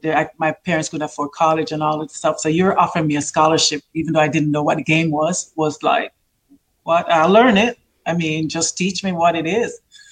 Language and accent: English; Jamaica; I'm alone. I'm from Jamaica, you know, a small island. I didn't have a lot of warm clothes.